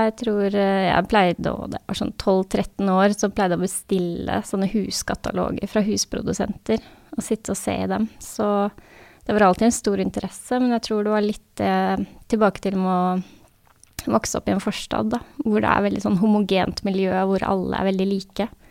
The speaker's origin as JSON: {"language": "Norwegian", "town": "Asker", "region": "Akershus", "country": "Norway", "tie": "born or raised there", "also_born_or_lived": "Oslo / Sandvika", "said": "Jeg kommer fra, om man vil si et storoslobarn. Jeg født I Oslo og vokst opp delvis I Sandvika og delvis I Asker."}